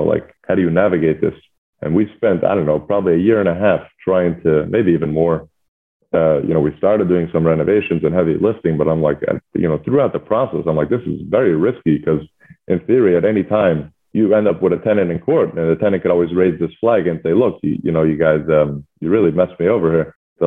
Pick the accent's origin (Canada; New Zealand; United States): Canada; Montreal, Quebec; Where am I from? I'm from Montreal, Canada.